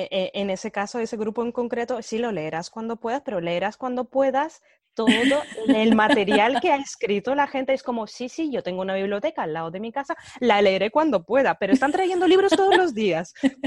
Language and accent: Spanish; Moscow, Russia; born there; Spanish is a second language; yo nací en Rusia, en Moscú en concreto, y tengo mi linaje, digamos, sería un poco mezcla de las repúblicas socialistas soviéticas